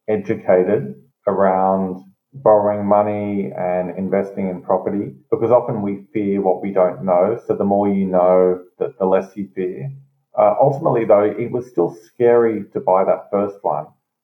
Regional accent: Sydney, New South Wales, Australia; So I'm from Sydney

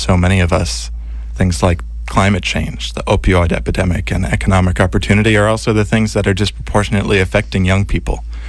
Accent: Falmouth, Massachusetts, United States; born there; I was born in Falmouth, a community that's known for its sense of volunteerism to parents who made it a habit in their own lives. And I was active in town politics growing up.

